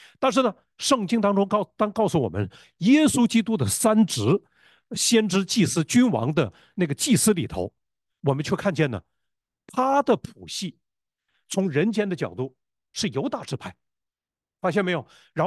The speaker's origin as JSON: {"language": "Chinese", "region": "Northeast China", "country": "China", "said": "我们坐在前头那个杜哥，他是东北人，他是跟我老乡。你知道吗？我们东北人有一句话，叫做\"多少代多少代以前\"。"}